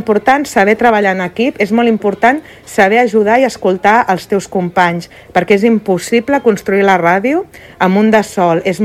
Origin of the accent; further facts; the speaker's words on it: Granollers, Catalonia, Spain; I jo sóc de Granollers i vaig començar a la ràdio de Granollers.